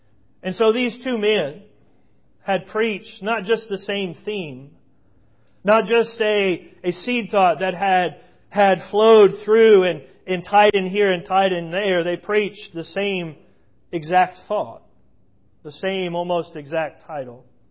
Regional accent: United States; We are at ease in the Lord's churches today, and because we are American, we have been at ease for many years.

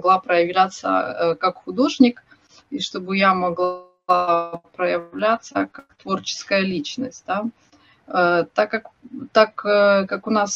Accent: Kryvyi Rih, Dnipropetrovsk Oblast, Ukraine; now in Kyiv, Ukraine; Я сама из Кривого Рога, хотя живу в Киеве очень давно.

